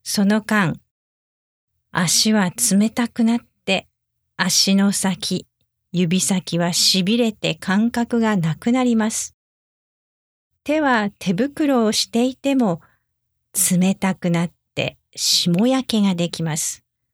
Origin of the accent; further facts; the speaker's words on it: Fukui, Japan; なぜなら雪国で育ったからです。私の出身地は福井県福井市です。